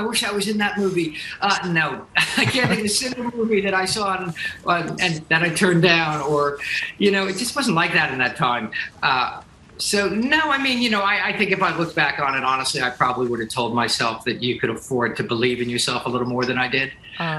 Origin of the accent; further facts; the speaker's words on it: New Jersey, United States; I'm from New Jersey, so I love